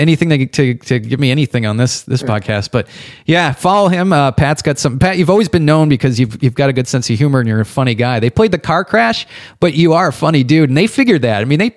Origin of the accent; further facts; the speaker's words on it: Ireland; Well, I'm Irish, and I say...